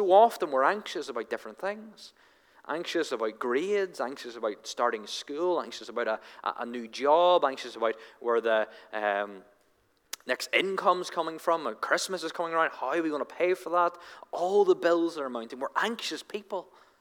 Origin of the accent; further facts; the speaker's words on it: Northern Ireland, United Kingdom; because we're from Northern Ireland.